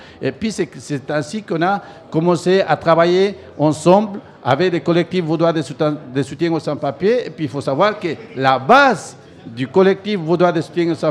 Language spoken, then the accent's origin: French; Ecuador; now in Switzerland; l'Équateur, il m'a vu naître, il m'a donné la formation, l'éducation, et puis la Suisse, il m'a donné le travail pour vivre